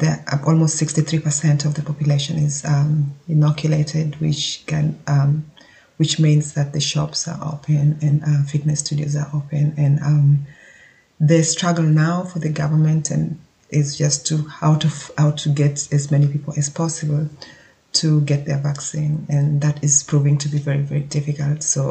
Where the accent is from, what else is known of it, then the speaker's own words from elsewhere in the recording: Kenya; now in Germany; I was born and brought up in Kenya. So even though I can now vote in Germany, my home country, I was born in Kenya.